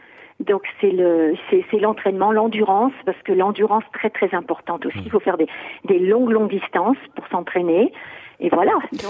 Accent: Pau, Nouvelle-Aquitaine, France; je suis de Pau, je suis paloise.

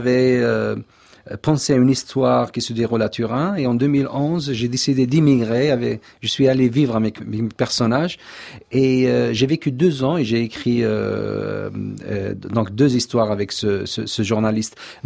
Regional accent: Algiers, Algiers Province, Algeria; first language Arabic; French is a second language; moved away as an adult; also born or lived in Italy; now in United States; l'intimité, mais je suis grandi à Alger, donc...

